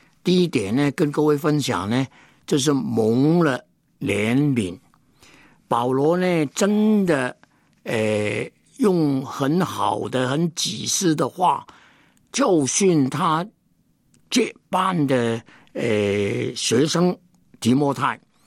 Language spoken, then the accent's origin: Chinese; Hong Kong; 我那个时间在香港出生，在香港长大，在香港念书，在内地根本没有亲戚朋友，连普通话也不懂得讲。